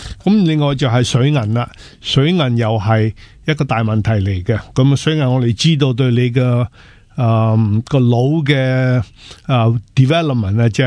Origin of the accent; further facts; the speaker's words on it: Hong Kong; now in United States; 因为我香港大嘅